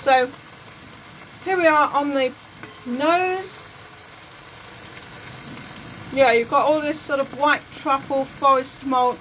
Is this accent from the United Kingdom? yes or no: yes; United Kingdom; But I'm British, so I don't get off that.